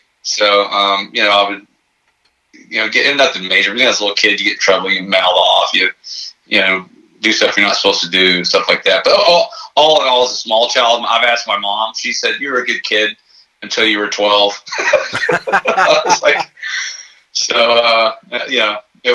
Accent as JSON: {"language": "English", "town": "Dallas", "region": "Texas", "country": "United States", "moved": "as an adult", "lives_now": "Tampa, United States", "said": "Originally I'm from Dallas, Texas, or the Dallas-Fort Worth area, really."}